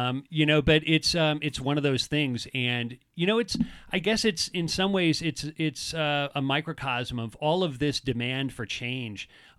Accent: Chicago, Illinois, United States; born there; I should say that I was born in Chicago, where, you know, Democratic Party is essentially written on your birth certificate.

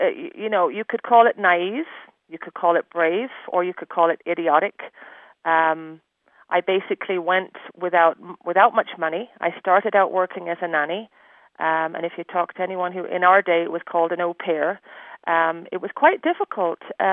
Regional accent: Ireland; now in United States; It's just who we are as an Irish people, Celtic people.

